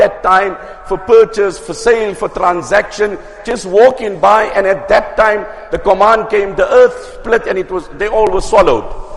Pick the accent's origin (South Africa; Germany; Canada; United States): South Africa; As the South African Muslim Ummah, there are many things, alhamdulillah, that people respect us, revere us, honor us for.